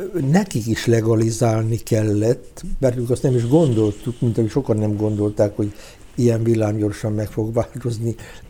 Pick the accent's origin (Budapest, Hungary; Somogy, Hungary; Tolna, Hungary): Somogy, Hungary; Dunántúlról, Belső Somogyból származom, én ott olyan idegen voltam Halason, hogy az hihetetlen.